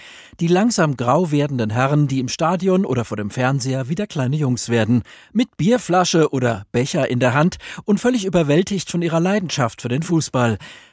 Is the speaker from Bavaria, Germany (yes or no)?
yes; Munich, Bavaria, Germany; Als geborener Münchner hatte ich mit etwa 7 Jahren beschlossen